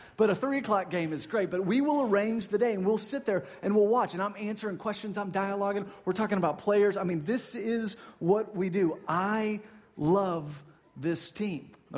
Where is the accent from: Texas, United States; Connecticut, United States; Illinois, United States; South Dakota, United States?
Texas, United States; Dallas; I grew up in Dallas, so I'm a Dallas sports fan.